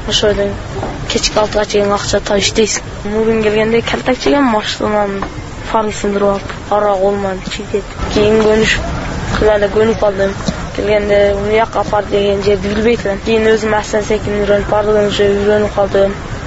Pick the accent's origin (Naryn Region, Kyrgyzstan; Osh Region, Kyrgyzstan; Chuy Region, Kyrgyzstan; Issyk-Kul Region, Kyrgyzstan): Osh Region, Kyrgyzstan; Алайдан келдим буталга айынан.